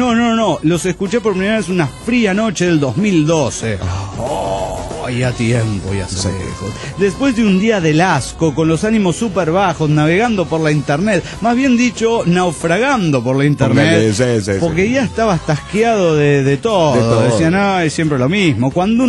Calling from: Cochabamba, Bolivia; de Cochabamba, Bolivia.

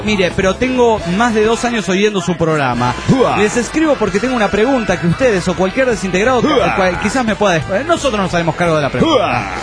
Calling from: Querétaro, Mexico; desde Querétaro, México.

